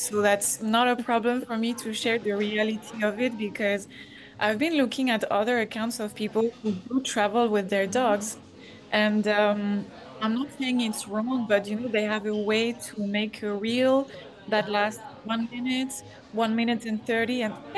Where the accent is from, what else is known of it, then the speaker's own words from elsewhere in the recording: Normandy, France; now in United States; I'm French. I've been living in the US for 6 years now, and I am originally from Normandy